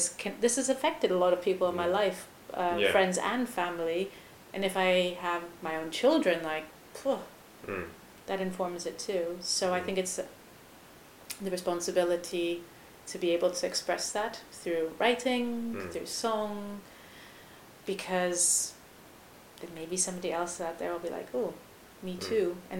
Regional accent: England, United Kingdom; moved away as an adult; now in Germany; outside of maybe my native land, which like, despite the accent betraying the fact that I am actually English and being in England, but for example, here in Germany

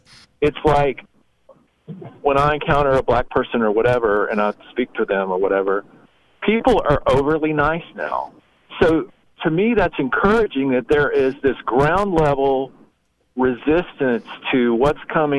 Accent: the South, United States; I grew up in the South. I've lived in the South most of my life

